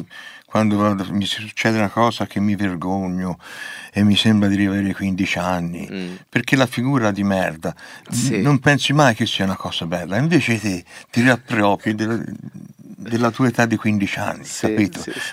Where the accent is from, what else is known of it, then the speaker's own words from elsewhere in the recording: Livorno, Tuscany, Italy; perché lui è pisano, io sono livornese